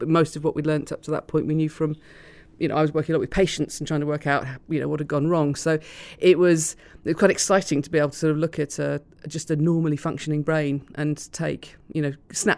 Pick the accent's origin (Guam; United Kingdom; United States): United Kingdom; Blackburn, North West England; accent: Lancastrian; I grew up in Blackburn in Lancashire, and I had a strongly Lancastrian accent at school when I came home. And I would be told not to speak that way by my parents, who were from the south of England